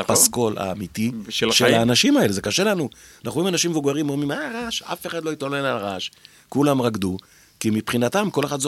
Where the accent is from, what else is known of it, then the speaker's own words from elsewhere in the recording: Japan; למה אני גדלתי ביפן והסינית, אני לא יודע.